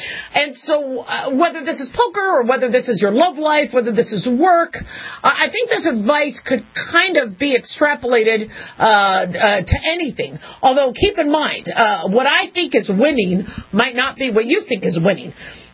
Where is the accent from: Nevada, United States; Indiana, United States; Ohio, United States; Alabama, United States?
Nevada, United States; Las Vegas; But growing up in Las Vegas, you kind of learn how to gamble, and you learn the games.